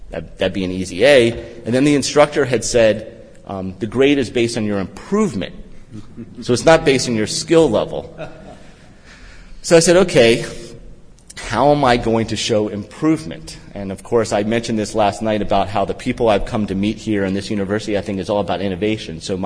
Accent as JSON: {"language": "English", "region": "North Carolina", "country": "United States", "tie": "born or raised there", "said": "I had come up with this term that I came up with growing up in North Carolina called Southern Reform."}